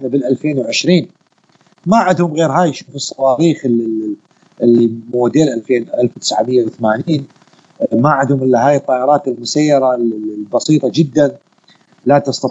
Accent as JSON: {"language": "Arabic", "country": "Iraq", "said": "أو إحنا عراقيين من نسافر على دولة"}